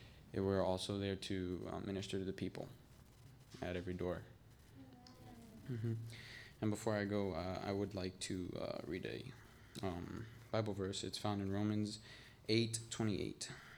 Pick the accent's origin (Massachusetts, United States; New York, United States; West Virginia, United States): West Virginia, United States; I am from West Virginia.